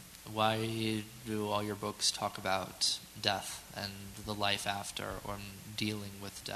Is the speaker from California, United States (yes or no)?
no; Bethel, Connecticut, United States; I'm from Bethel, Connecticut.